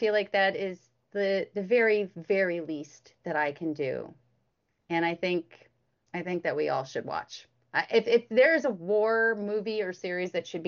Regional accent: United States; then maybe I don't deserve to have all of the freedom that I do as an American woman.

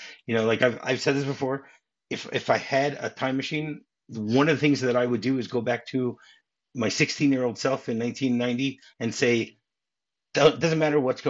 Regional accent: Michigan, United States; I mean, I grew up in Michigan.

